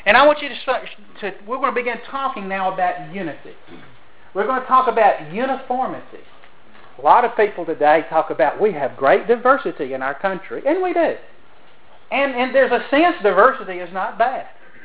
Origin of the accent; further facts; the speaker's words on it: New York, United States; accent: southern; I'd say, no, I'm from New York. And they'd really laugh, you know, because of my southern accent.